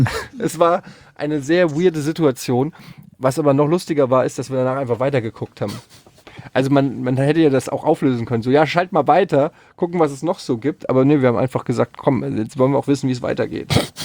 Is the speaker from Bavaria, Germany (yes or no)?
no; Frankfurt, Hesse, Germany; ich habe früher als Kind auf dem Oederwegstraßenfest, wer es noch kennt in Frankfurt, habe ich immer so Kinderflohmarktmäßig. Da haben alle Kinder aus dem Viertel, haben sich da hingesetzt, ihre Sachen verkauft.